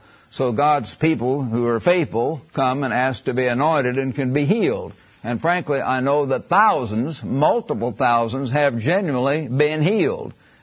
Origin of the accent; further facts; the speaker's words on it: Missouri, United States; by the way, I am from Missouri, the show me state